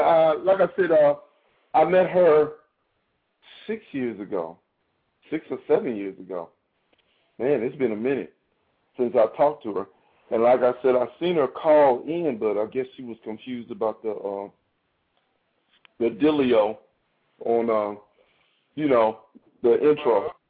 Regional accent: Steubenville, Ohio, United States; He lived right up the street from me and about six houses in between us. And we grew up hanging together in Steubenville.

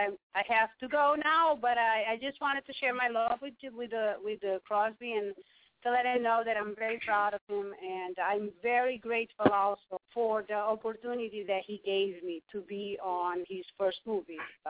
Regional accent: Portugal; English is a second language; moved away; But I came from Portugal, and I was never able to do something like this.

